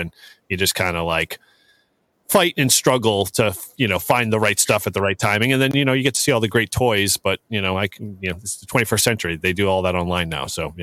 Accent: Massachusetts, United States; I'm born and raised in Mass, so I can handle it.

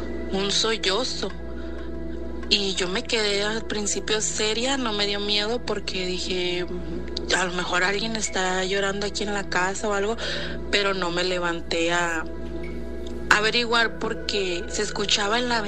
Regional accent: San Luis Río Colorado, Sonora, Mexico; soy de San Luis Río Colorado, Sonora.

